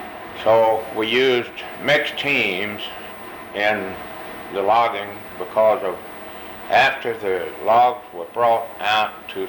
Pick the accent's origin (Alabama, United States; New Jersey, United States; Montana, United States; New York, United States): Alabama, United States; I was born and reared in Pike County, northeast corner of Pike County, B-12.